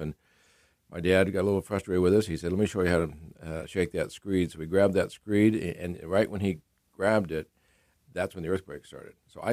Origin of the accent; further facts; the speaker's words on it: Valdez, Alaska, United States; I went back to my hometown of Valdez and working on the oil pipeline